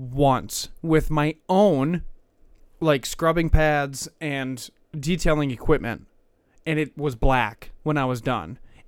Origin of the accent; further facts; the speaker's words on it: Ireland; But I'm Irish, so that's what you got.